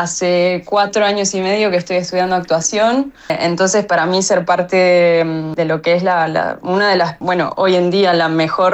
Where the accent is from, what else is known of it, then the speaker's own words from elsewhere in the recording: Argentina; now in Italy; sobre todo siendo argentina, con todos los sacrificios que se hacen también para estar hoy en día acá viviendo en Italia hace 8 años